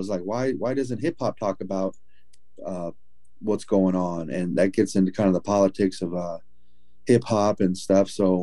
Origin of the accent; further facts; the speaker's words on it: Oakland, California, United States; that would be such a thing growing up in Oakland, is that we turn to get our information.